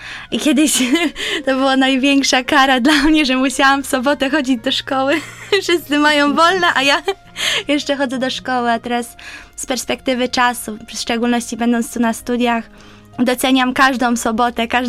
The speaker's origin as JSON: {"language": "Polish", "region": "London", "country": "United Kingdom", "tie": "born or raised there", "said": "Wychowałam się w polskim patriotycznym domu, tylko mieścił się w Londynie"}